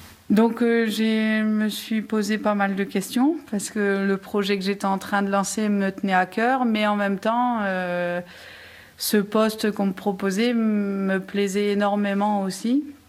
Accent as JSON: {"language": "French", "region": "Hauts-de-France", "country": "France", "accent": "Nord-Pas-de-Calais", "said": "moi, je viens du Nord-Pas-de-Calais à la base. Ça s'entend un peu des fois dans mon accent."}